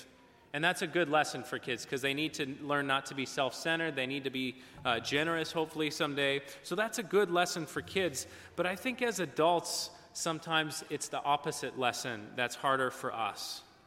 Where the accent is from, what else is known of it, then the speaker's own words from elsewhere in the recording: Ohio, United States; also born or lived in California; Some of you may know that I say I come from California, which is mostly true, but when I was a little boy, I actually lived in Ohio, and Ohio isn't too far from Kentucky